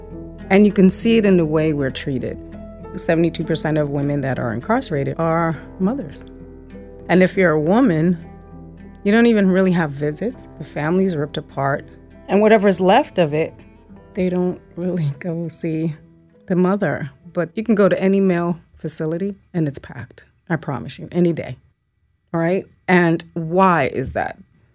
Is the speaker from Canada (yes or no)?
no; Jamaica; because I come from Jamaica, the island of Jamaica.